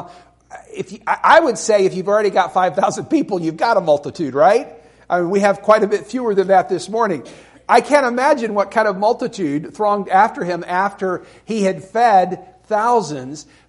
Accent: Alabama, United States; about the only theme park with the crazy rides that we had where I grew up in Alabama.

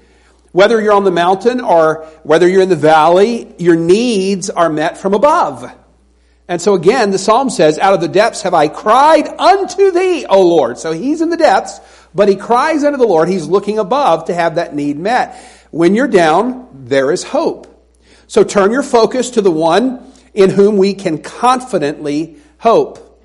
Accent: the South, United States; I grew up in the South, and I'm not a particular fan of Southern gospel music

